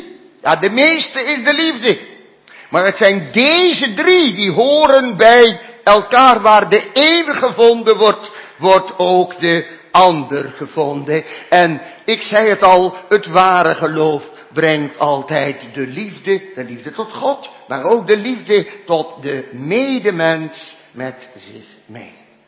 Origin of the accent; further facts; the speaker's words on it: North Brabant, Netherlands; Ik ben een Brabander en u zult mij ook moeten verdragen in wie ik ben. Ik ben geen urker, hè.